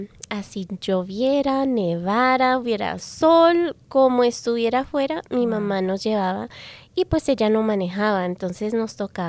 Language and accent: Spanish; Denver, Colorado, United States; Yo soy nacida y criada aquí en Denver, Colorado.